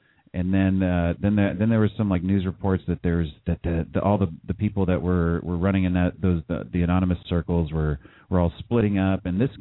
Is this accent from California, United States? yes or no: yes; California, United States; Yeah, I grew up in the Bay Area.